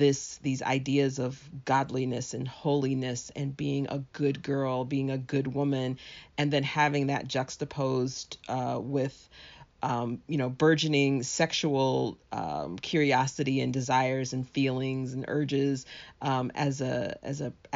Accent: Jacksonville, Florida, United States; moved away as an adult; now in Pittsburgh, United States; Yes, I grew up in Jacksonville, Florida. I was born and raised in Jacksonville and lived there until 1989 when I went off to college.

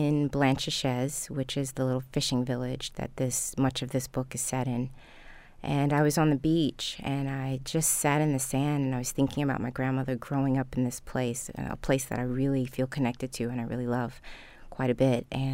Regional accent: Baltimore, Maryland, United States; So that explains why I do not have a very good Trini accent. We are from Baltimore, and I grew up in Northwood community.

